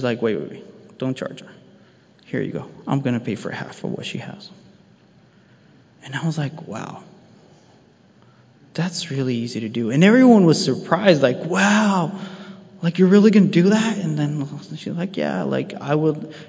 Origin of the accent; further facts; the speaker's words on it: Ecuador; He was like, in Ecuador, because I'm from Ecuador. So in Ecuador, there are a lot of kids that work cleaning your shoes.